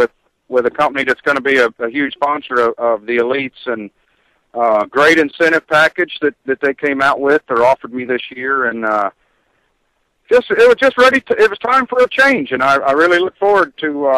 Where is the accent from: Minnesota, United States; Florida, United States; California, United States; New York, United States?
Florida, United States; I grew up in Florida, of course